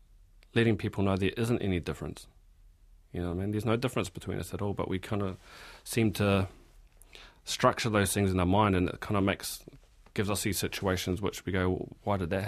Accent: Bayswater, Auckland, New Zealand; So I grew up on the North Shore, and that's kind of where I began life and grew up, and now I'm here.

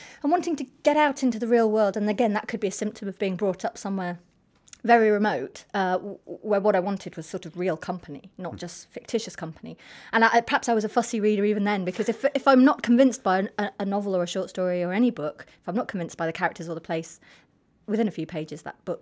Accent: North West England, United Kingdom; I'm a kid from the Lake District and civilization has come to most of Britain, and that's fine. There was a sense when I was growing up that it didn't take much for things to become not uncivilized

